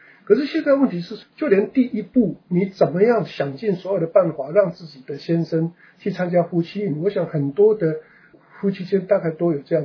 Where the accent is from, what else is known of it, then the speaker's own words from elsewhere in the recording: China; 但是我觉得我们中国人的家庭来讲的话，从以前那个五伦的概念当中